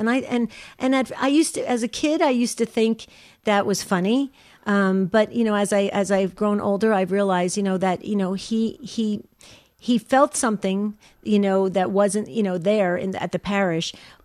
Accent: New Jersey, United States; but, you know, hey, we're from Jersey. We don't have a filter, so.

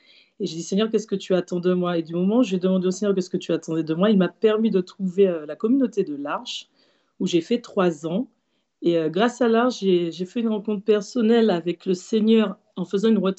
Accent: Martinique, France; j'ai 40 ans, je suis originaire de la Martinique.

